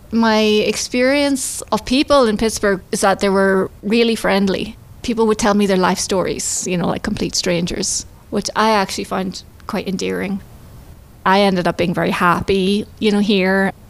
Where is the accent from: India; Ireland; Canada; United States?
Ireland; I'm from Ireland. It was a small town, about 40,000 people. I lived in a bungalow. There was a big field at the back of my house, and I spent a lot of time playing in the fields.